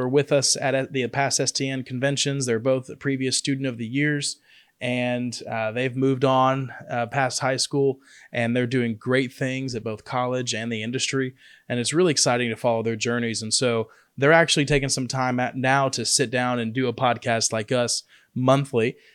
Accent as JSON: {"language": "English", "town": "Atlanta", "region": "Georgia", "country": "United States", "tie": "born or raised there", "said": "it makes me feel like I'm back home, because Chick-fil-A was founded in my home country, Atlanta, Georgia."}